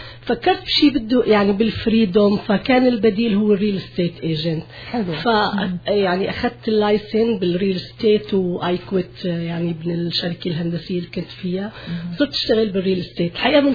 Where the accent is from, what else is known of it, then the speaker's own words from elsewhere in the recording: Syria; now in Canada; نحن من سوريا